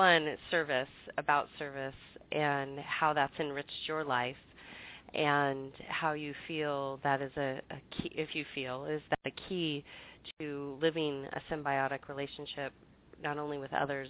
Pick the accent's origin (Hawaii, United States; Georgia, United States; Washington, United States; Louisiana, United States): Hawaii, United States; born there; and I was born in Hawaii.